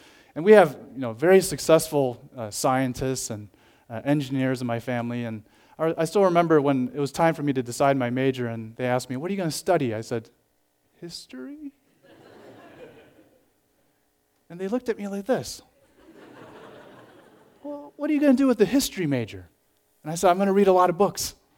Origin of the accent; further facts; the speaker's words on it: Chicago, Illinois, United States; I was born and raised in Chicago, and I obviously come from an Asian background.